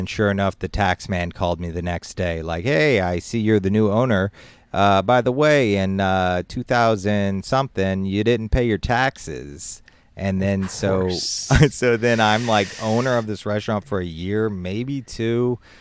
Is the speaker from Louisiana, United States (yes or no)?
yes; Louisiana, United States; I'm Cajun as hell. My brother's a chef. My uncle's a chef. My grandfather was a chef.